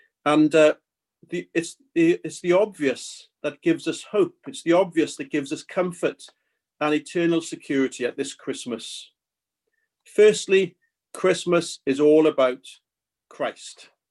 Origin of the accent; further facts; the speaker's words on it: United Kingdom; I don't know why we do that as British people.